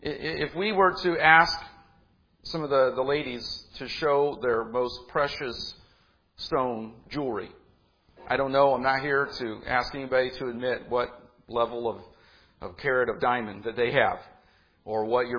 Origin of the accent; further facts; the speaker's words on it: Indianapolis, Indiana, United States; I'm a city kid. I'm from Indianapolis, grew up there, and I love Lafayette, but I've been in Indianapolis much of my life.